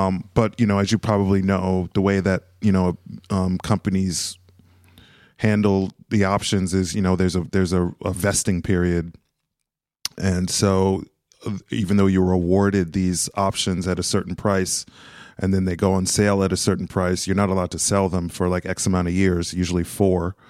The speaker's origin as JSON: {"language": "English", "town": "Los Angeles", "region": "California", "country": "United States", "tie": "born or raised there", "also_born_or_lived": "Bay Area", "said": "I grew up in Los Angeles, but then I went to uni in Santa Barbara"}